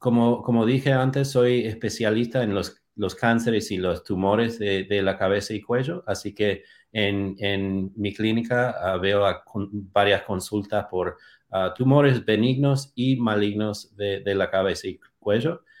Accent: Massachusetts, United States; Spanish is a second language; now in Kansas, United States; Soy originalmente de Massachusetts, de una familia argentina. Crecí en New England, en Nueva Inglaterra, y he estado en Kansas por los últimos 7 años.

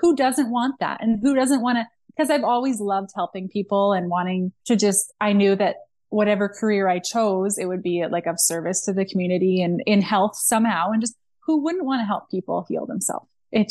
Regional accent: Saskatchewan, Canada; And so I'm from Saskatchewan. So I was living near Regina, Saskatchewan.

